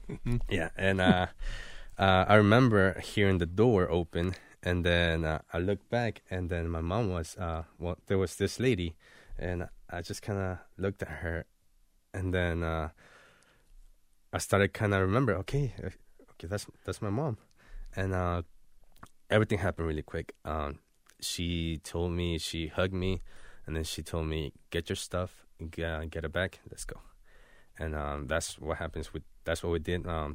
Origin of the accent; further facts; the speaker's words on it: Puebla, Mexico; also born or lived in Acapulco, Guerrero / Veracruz; I was born in Acapulco, Guerrero. I was just born there, so I can say I really know the state. I grew up in two states, in Puebla, which is around 2 hours away from Mexico City, and also in Veracruz, which is like in the coast of Mexico.